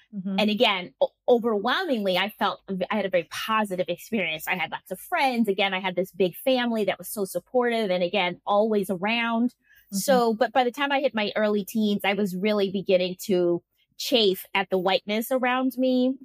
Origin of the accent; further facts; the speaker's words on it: Milwaukee, Wisconsin, United States; But growing up in Milwaukee was actually quite picturesque in a lot of ways, in the sense that most people don't think of Milwaukee as great places to live or anything.